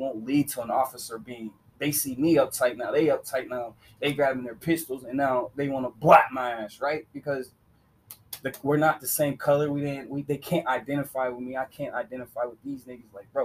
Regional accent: Des Moines, Iowa, United States; Like, I'm from Des Moines, Iowa. I ain't from the hood. But my hood is my hood. I'm not from the suburbs. I'm not from none of that.

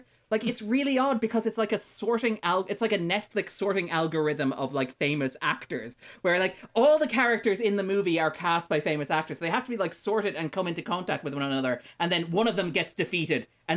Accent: Ireland; Like, again, maybe this is just as an Irish person.

